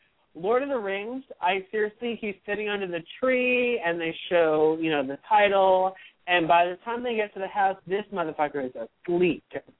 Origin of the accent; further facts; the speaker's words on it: Long Island, New York, United States; I'm from Long Island, New York, and we fucking drive.